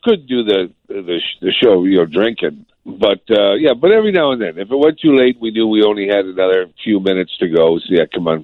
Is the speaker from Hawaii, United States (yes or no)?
no; Bridgeport, Connecticut, United States; a couple of people I'd known growing up in Bridgeport